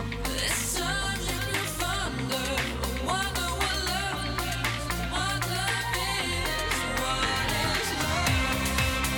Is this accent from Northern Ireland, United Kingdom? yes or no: no; Minehead, South West England, United Kingdom; I'm not from Bristol. I'm a West Somerset boy. I was actually born in Minehead, would you believe?